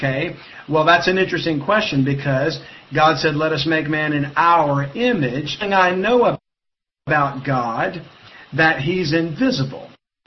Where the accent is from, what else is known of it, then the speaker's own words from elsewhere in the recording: Louisiana, United States; I'm from Louisiana. Sometimes I'm a little slow on the uptake.